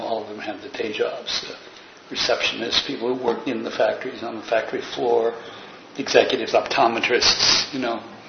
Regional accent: Warren, Ohio, United States; I'm from Warren, Ohio, and my mom had been a professional actress and mm-hmm. director, and she settled in Warren, Ohio with my dad just before World War II.

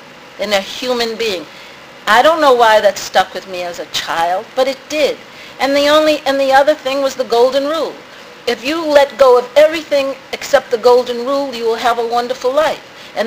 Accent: Malden, Massachusetts, United States; There was a church in Malden, Massachusetts, where I was a kid, called Emmanuel Baptist Church.

